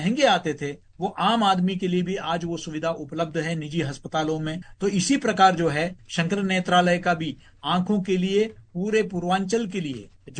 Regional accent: Madhya Pradesh, India; देखिए मैं तो मध्य प्रदेश से ही आया हूं

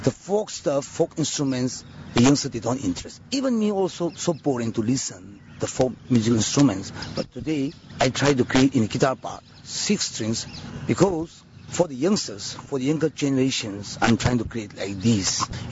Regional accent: Manipur, India; I'm from Manipur and I'm Thangkhul tribe from Manipur state. I'm living in the Myanmar border. I'm living in the jungle. … I'm a folk musician and composers

